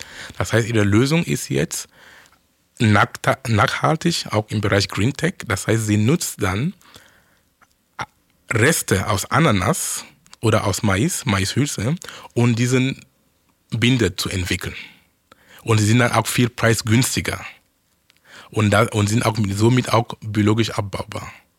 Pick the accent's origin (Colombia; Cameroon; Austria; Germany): Cameroon; German is a second language; auch genauso ein Unternehmen in Kamerun, wo ich herkomme